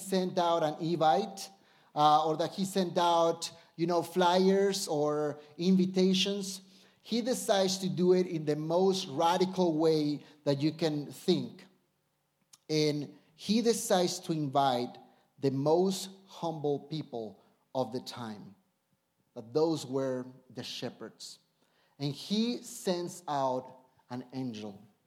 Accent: Mexico City, Mexico; now in Denver, United States; So I am from Mexico City, right? I would need to go back from Denver to Mexico City for that census.

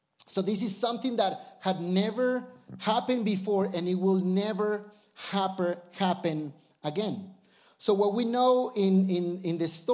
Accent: Mexico City, Mexico; now in Denver, United States; So I am from Mexico City, right? I would need to go back from Denver to Mexico City for that census.

